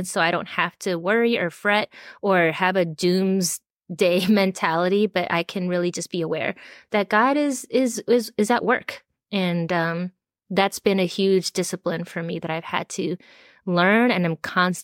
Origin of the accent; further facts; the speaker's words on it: Miami, Florida, United States; now in South Carolina, United States; And I'm not from here. I'm from Miami. So it's a completely different cultural context. But now living in South Carolina